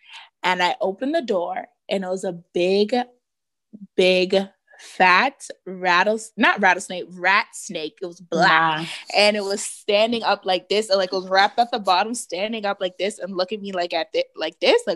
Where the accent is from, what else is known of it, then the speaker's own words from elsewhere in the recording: Mississippi, United States; born there; I was born in Mississippi, so...